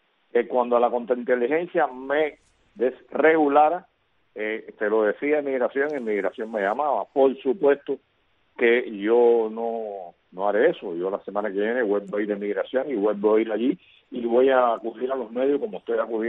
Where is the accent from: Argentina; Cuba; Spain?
Cuba; como ciudadano del mundo, como ciudadano cubano